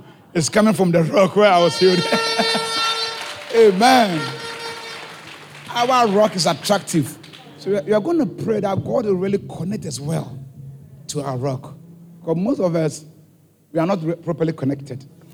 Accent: Haiti; I'm from Haiti

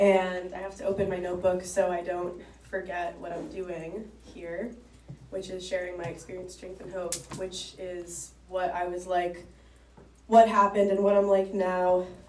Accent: Brookline, Massachusetts, United States; And I grew up in Brookline, and so I have a lot of resentment toward coming to meetings in the area

